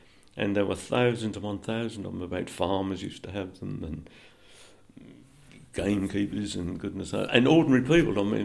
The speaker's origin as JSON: {"language": "English", "country": "United Kingdom", "said": "I suppose I'm proud of being British"}